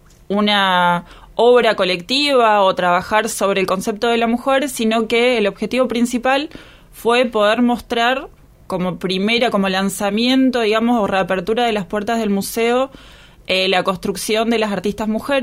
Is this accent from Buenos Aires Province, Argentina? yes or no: no; Río Grande, Tierra del Fuego, Argentina; yo soy de acá, de Tierra del Fuego, nací en Río Grande